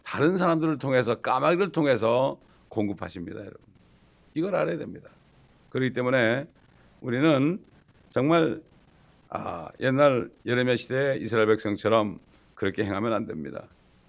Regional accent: South Korea; 참 우리 한국 크리스천들처럼 기도해 달라고 부탁 많이 하는 민족은 없을 거예요.

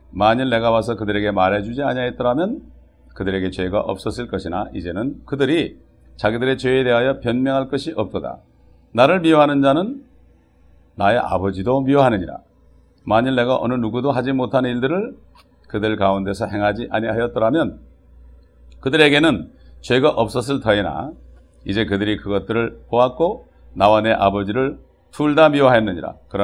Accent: South Korea; 아, 그래도 우리는 한국 사람인데, I just may think, oh, still we're Korean. Even though we're citizens, we're Korean.

